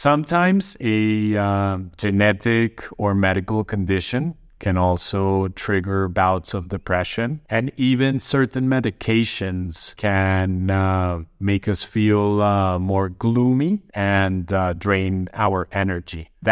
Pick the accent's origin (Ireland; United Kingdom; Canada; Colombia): Colombia; growing up in Colombia during the 90s, a time where violence was prevalent in different parts of the country, left a lot of PTSD that I'm still trying to analyze, digest, and turn into a new way of approaching